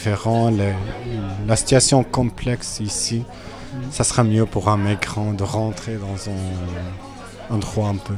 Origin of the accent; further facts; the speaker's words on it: Syria; French is a second language; moved away as an adult; now in Brussels, Belgium; j'ai 29 ans. J'ai quitté la Syrie depuis 4 ans maintenant, à la fin de mois de septembre, et je me trouvais au début novembre ici à Bruxelles.